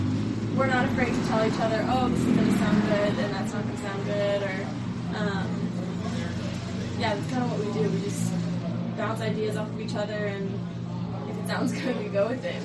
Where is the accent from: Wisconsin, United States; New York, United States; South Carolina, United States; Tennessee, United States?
New York, United States; we're from New York, so they're from the DIY community there.